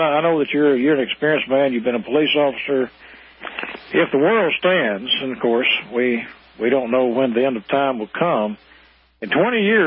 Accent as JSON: {"language": "English", "region": "Tennessee", "country": "United States", "said": "I'm from West Tennessee, and I enjoyed the gentleman that was just speaking."}